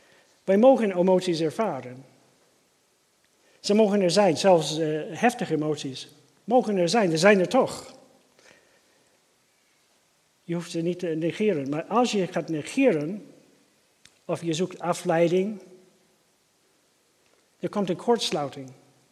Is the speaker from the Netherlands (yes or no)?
no; Maine, United States; Dutch is a second language; we gaan in Maine, waar ik vandaan kom, jagen